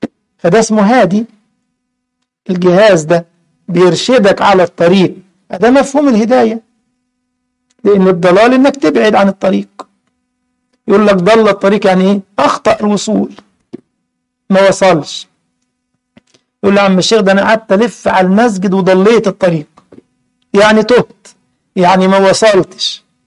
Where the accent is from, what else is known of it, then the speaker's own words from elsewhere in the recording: Egypt; now in Germany; بنقوله عندنا في مصر نافيجيشن، هنا بتقوله في ألمانيا نافيجاتسيون